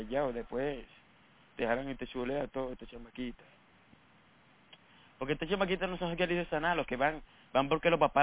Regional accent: Dominican Republic; now in New York, United States; Soy caliente dominicano. Por donde yo vivo, no hay tanto dominicano.

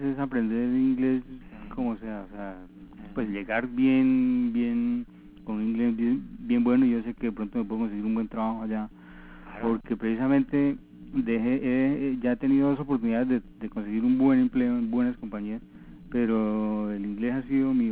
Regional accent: Bogotá, Bogotá D.C., Colombia; now in Saskatoon, Canada; yo llegué el mismo día que me vine de Bogotá, llegué hasta aquí a Saskatoon.

